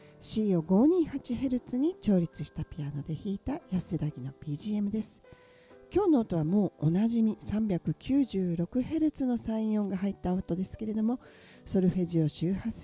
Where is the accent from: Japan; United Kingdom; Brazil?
Japan; Kansai; もうあの京都といえば私たち関西人ですけど、